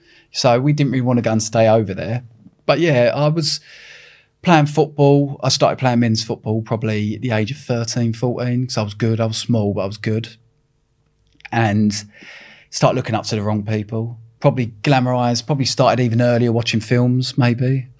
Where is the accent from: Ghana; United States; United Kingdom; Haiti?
United Kingdom; Epping, East of England; I'm from a little town in Epping, and we didn't have no money.